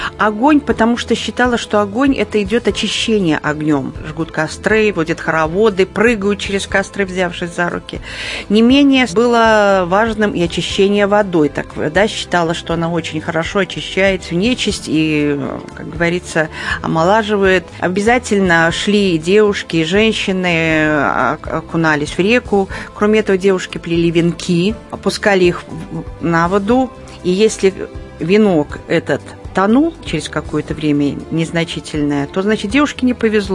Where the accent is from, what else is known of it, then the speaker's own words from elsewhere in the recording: Belarus; now in Moscow, Russia; мы свой праздник, москвичи, белорусы, стали отмечать не так давно.